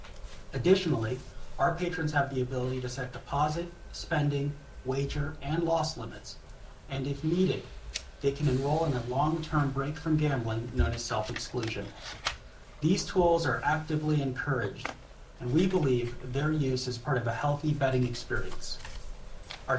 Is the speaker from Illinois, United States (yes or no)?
no; Las Vegas, Nevada, United States; I'm from Las Vegas, Nevada. We didn't get a Chick-fil-A until about 5-6 years ago.